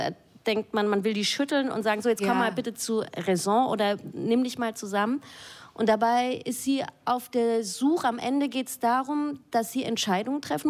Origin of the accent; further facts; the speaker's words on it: Freudental, Baden-Württemberg, Germany; und ich bin in Freudenthal aufgewachsen.